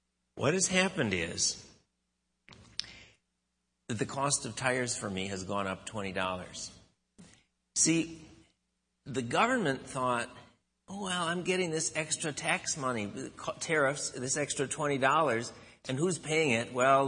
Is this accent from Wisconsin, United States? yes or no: yes; Eau Claire, Wisconsin, United States; I grew up in Eau Claire, Wisconsin, that had a Uniroyal plant.